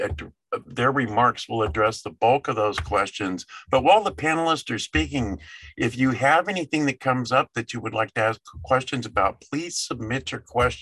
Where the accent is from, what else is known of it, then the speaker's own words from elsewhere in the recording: San Francisco, California, United States; I am from the Bay Area in San Francisco